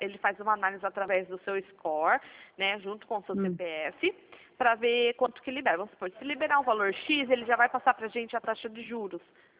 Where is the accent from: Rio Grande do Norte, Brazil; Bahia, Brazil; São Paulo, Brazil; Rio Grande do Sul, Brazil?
São Paulo, Brazil; da PoupaCred. Eu sou aqui de São Paulo.